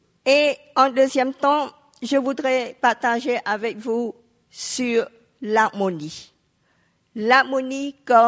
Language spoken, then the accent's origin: French; Cambodia; now in France; Et quand je retourne au Cambodge, les Cambodgiens dans mon pays d'origine disent que je suis française.